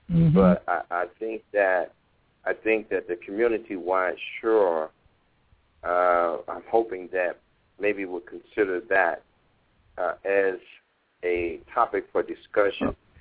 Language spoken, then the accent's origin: English; St. Louis, Missouri, United States; the shore that will be here in the Gateway City, St. Louis here, which is my hometown.